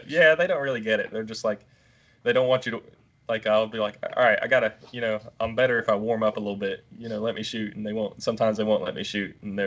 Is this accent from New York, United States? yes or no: no; Carrollton, Georgia, United States; I'm from Carrollton, Georgia. It's between, like, right on the Alabama line, just southeast U.S.